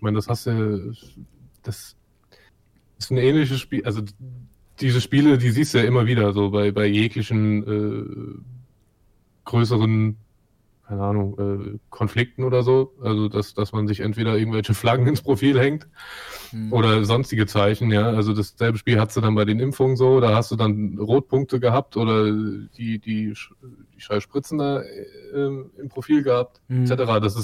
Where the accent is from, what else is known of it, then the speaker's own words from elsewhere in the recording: Germany; Und als Deutscher dürfen wir halt nicht deutsch sein.